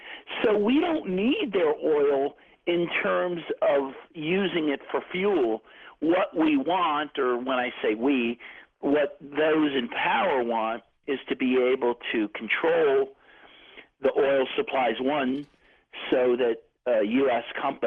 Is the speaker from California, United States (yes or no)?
no; Cincinnati, Ohio, United States; I grew up in Cincinnati, Ohio. I went to Catholic schools my whole life.